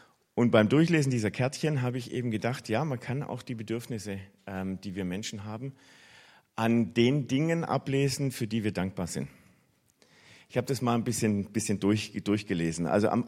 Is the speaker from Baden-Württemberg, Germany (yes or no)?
yes; Stuttgart, Baden-Württemberg, Germany; weil wir in meiner Heimatgemeinde in Stuttgart auch so einen Erntedank-Tisch hatten.